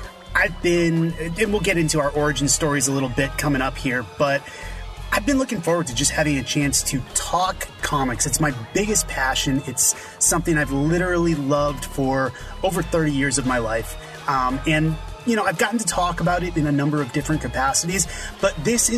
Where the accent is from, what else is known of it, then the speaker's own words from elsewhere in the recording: Boston, Massachusetts, United States; I don't truly remember when I first got into comics, but growing up in Boston, Massachusetts, I do know that around age 6, I put together a homemade Flash costume